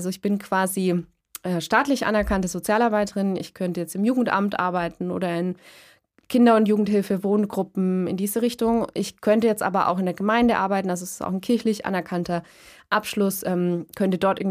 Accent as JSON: {"language": "German", "region": "Bavaria", "country": "Germany", "said": "wir haben natürlich auch sehr viel Gips bei uns in Franken"}